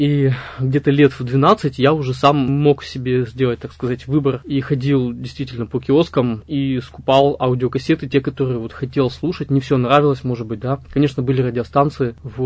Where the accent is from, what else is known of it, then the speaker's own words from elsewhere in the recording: Yekaterinburg, Sverdlovsk Oblast, Russia; Родился я в Екатеринбурге, точнее еще в Свердловске, потому что год был тогда 87-й.